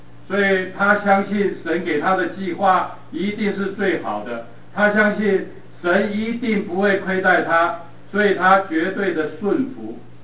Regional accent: Taishan, Guangdong, China; 我真的是广东人，而且我是侨乡哈啊。所以父亲在年轻的时候啊，因为从美国留学回去，所以他在国民政府就做得还不错，所以在我们这个台山当时非常穷的乡下

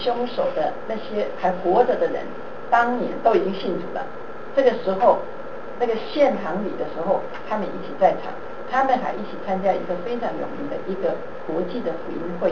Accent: China; 我们中国人讲不共戴天，是不是？

